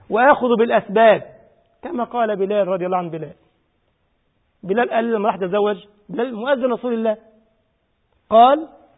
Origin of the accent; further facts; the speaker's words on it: Egypt; يعني انا مثلا مصري